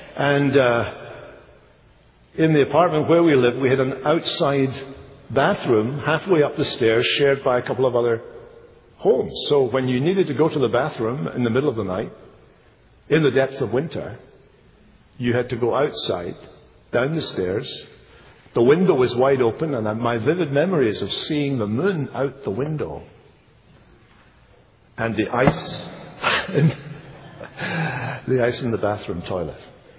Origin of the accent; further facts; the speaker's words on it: Scotland, United Kingdom; I was brought up in Scotland.